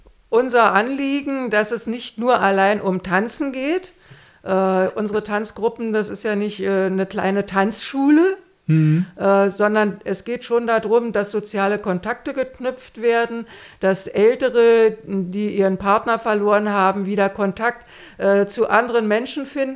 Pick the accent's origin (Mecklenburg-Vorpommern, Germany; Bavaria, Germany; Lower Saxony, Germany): Mecklenburg-Vorpommern, Germany; Lübstorf; in Lübstorf, wo ich herkomme, gibt es eine Klinik für Suchtprobleme.